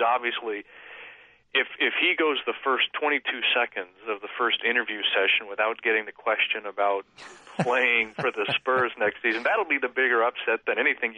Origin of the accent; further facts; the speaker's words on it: California, United States; Born and raised in California, and I gave it all away in one shot right there.